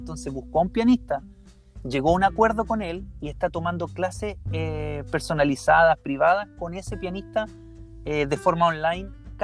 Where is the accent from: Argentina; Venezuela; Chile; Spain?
Chile; disculpen mi cachai, pero soy bastante chileno en ese punto